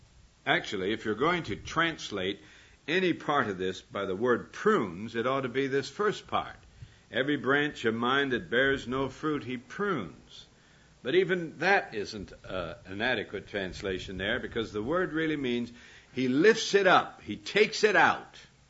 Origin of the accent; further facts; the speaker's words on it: Montana, United States; I grew up in Montana, where all you have is sheep. And I had never seen a vineyard before I came to California